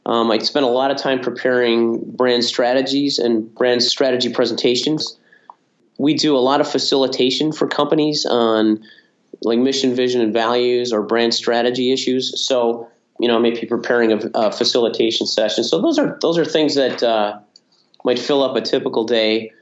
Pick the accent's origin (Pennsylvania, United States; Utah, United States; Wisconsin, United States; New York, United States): Wisconsin, United States; Madison; I grew up in the Midwest here in Madison, Wisconsin